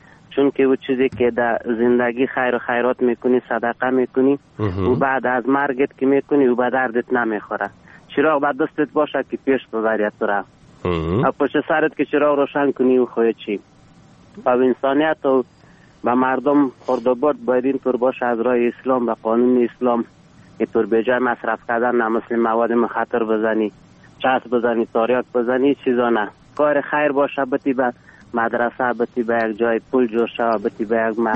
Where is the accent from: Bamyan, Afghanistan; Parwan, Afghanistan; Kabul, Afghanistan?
Parwan, Afghanistan; Ghorband; افغان هستیم از غوربند.